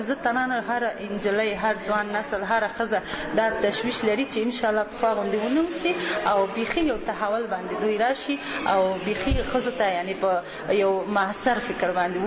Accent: Afghanistan; ما د افغانستان د یو ځوان بخش و وګړی یم.

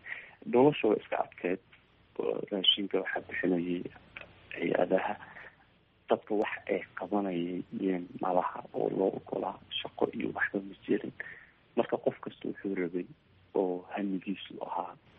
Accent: Ifo, Garissa County, Kenya; waxaan ku dhashay xarada qaxootiga ee ifo hooyo aabbu waxay kasoo qaxeen soomaaliya 1991 waxay imaadeen xarada qaxootiga ifo

